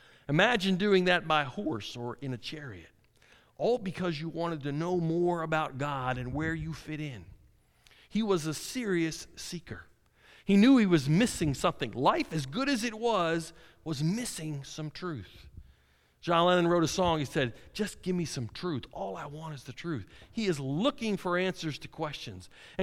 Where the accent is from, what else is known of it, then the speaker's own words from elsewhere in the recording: Maryland, United States; Growing up in Maryland, we often vacationed most years at Ocean City.